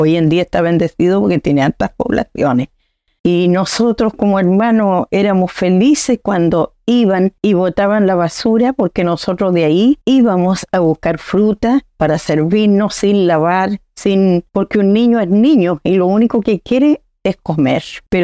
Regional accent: Fresia, Los Lagos, Chile; En aquellos años, en mi pueblo, que era Fresia, mi linda comuna, mi tierra natal

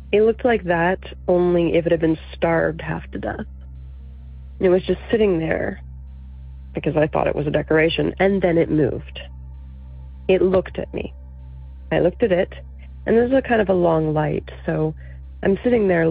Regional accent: Virginia, United States; I'm from Virginia.

